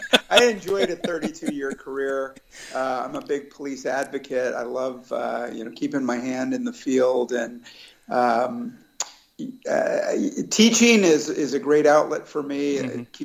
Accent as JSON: {"language": "English", "town": "San Francisco", "region": "California", "country": "United States", "tie": "born or raised there", "said": "growing up in San Francisco, growing up poor, one of half a dozen kids, in inner city San Francisco"}